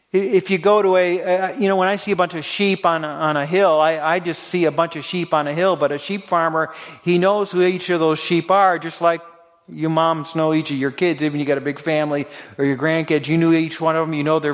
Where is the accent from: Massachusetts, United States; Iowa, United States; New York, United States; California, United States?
Massachusetts, United States; I grew up near Cape Cod.